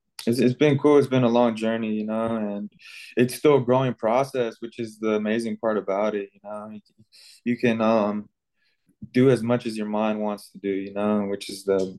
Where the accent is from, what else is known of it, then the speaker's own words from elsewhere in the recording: Houston, Texas, United States; now in Las Vegas, United States; I'm currently in Las Vegas, but I'm originally from Houston.